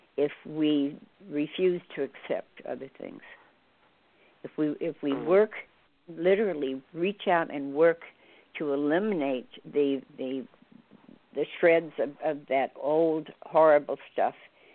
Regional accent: Illinois, United States; Because when I grew up in Southern Illinois, in the middle of the Bible Belt

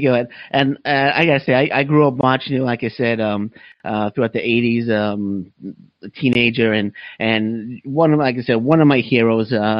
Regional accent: New York, United States; I grew up in New York, so I wasn't able to get to, I didn't get the chance to see any live shows

